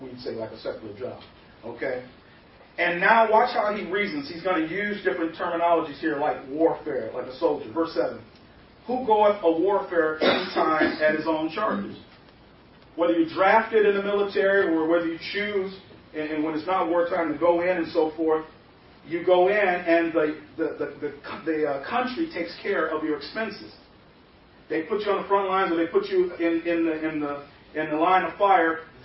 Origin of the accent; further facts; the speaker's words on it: Chicago, Illinois, United States; You know, I'm from Chicago, Illinois, and we lived in Minnesota.